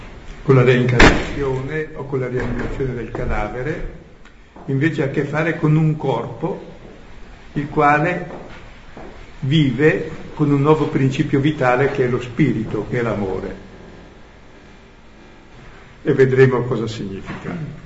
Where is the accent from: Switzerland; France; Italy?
Switzerland; No, vengo dalla Svizzera, ma c'è uno che viene da più lontano